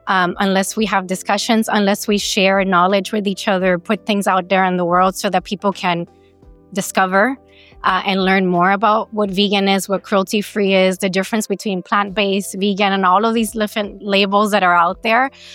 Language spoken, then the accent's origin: English; Miami, Florida, United States; also born or lived in New York City; so I'm originally from Miami, but I lived in New York City for a bit.